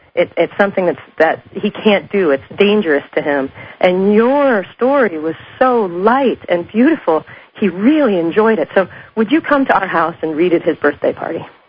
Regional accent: Detroit, Michigan, United States; I grew up in Detroit, and Greenfield Village is there, which has an enormous tribute to the Wright brothers.

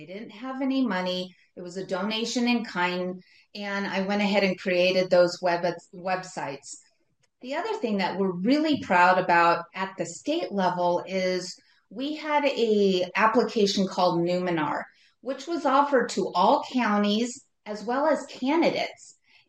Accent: Colorado, United States; I mean, I was from the Western Slope, a very rural community. And within my rural community, I know what it takes to get things done

